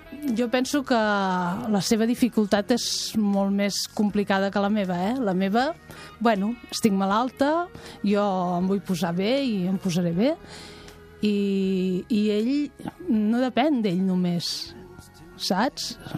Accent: Cànoves, Catalonia, Spain; jo sóc de Cànoves.

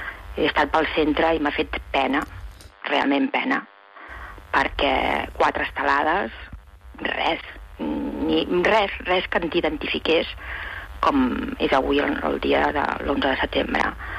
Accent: Barcelona, Catalonia, Spain; Jo soc de Barcelona ciutat

